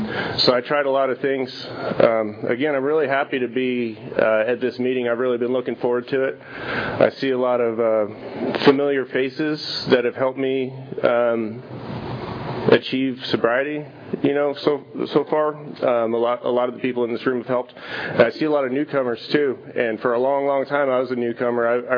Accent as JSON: {"language": "English", "town": "Visalia", "region": "California", "country": "United States", "tie": "born or raised there", "said": "I grew up here in Visalia. Started drinking around 14, 15 years old."}